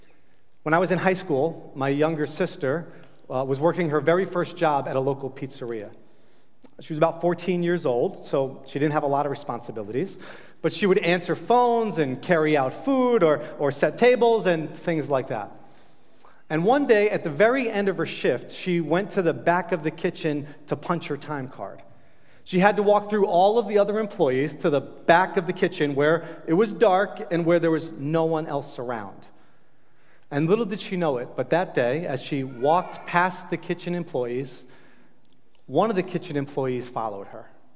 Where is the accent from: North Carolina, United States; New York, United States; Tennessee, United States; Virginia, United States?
New York, United States; Staten Island; I'm a native New Yorker. I'm from Staten Island, New York.